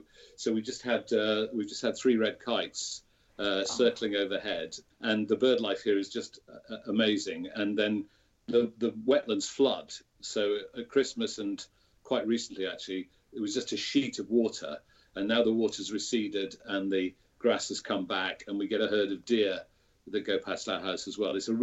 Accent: Sheffield, Yorkshire and the Humber, United Kingdom; but I was born and brought up in Sheffield.

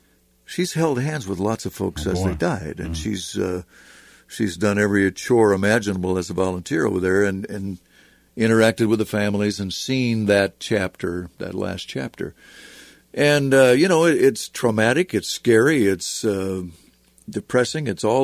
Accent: West Des Moines, Iowa, United States; In my hometown of West Des Moines, I can't put six books.

